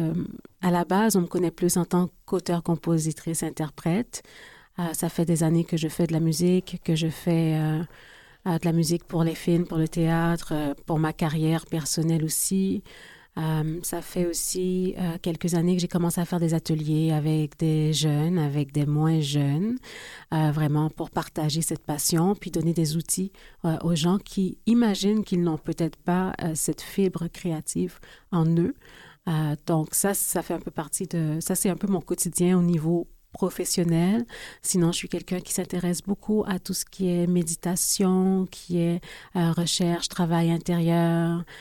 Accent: Quebec, Canada; born there; J'aime dire que je suis haïbécoise parce que je suis née au Québec, mais mes parents viennent d'Haïti.

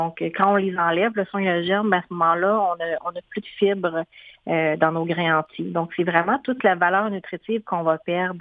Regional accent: Canada; Et en tant que Canadien, on n'en consomme pas assez de fibres dans notre alimentation globalement.

